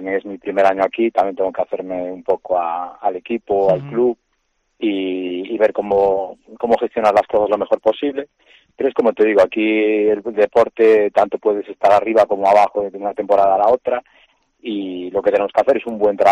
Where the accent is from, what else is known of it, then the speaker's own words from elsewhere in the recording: Lugo, Galicia, Spain; born there; nací en Lugo